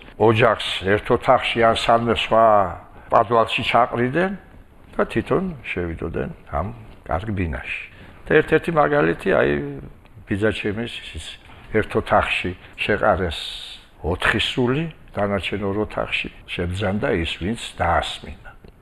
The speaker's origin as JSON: {"language": "Georgian", "region": "Tbilisi", "country": "Georgia", "tie": "born or raised there", "said": "დავიბადე თბილისში, გავიზარდე თბილისში და სხვაგან არ მიცხოვრია. ძალიან მიყვარს ჩემი უბანი, ვაკე. ჩემი ქუჩა ლეთის ქუჩა იყო"}